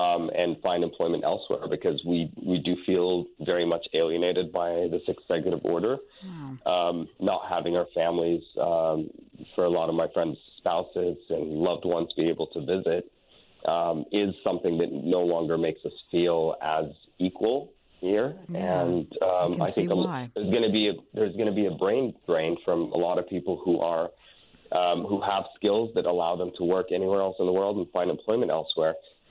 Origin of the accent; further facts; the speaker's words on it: Sudan; now in United States; My wedding's in March, and I'm originally from Sudan. I'm now a naturalized U.S. citizen.